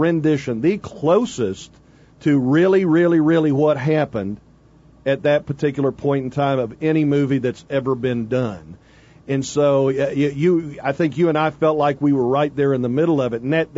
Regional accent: the South, United States; I'm from the South

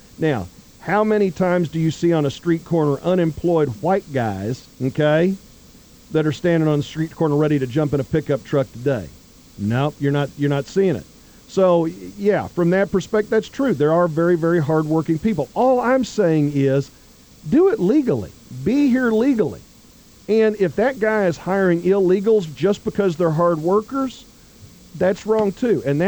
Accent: United States; So it's also we as the American people, because we got this benefit and that welfare benefit, why should we go to work?

